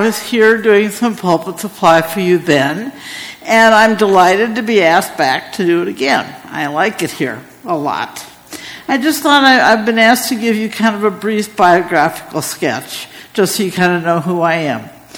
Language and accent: English; Cannon Falls, Minnesota, United States; But anyway, I am originally from Minnesota. I grew up in Cannon Falls. Halfway between Rochester and the cities.